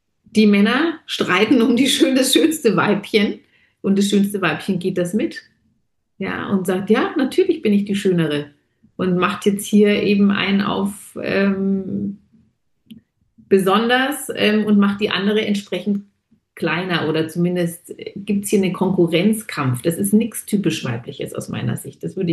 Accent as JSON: {"language": "German", "country": "Germany", "tie": "born or raised there", "said": "meine Mutter war ja deutsch. Also ich bin in Deutschland geboren, komplett deutsch aufgewachsen."}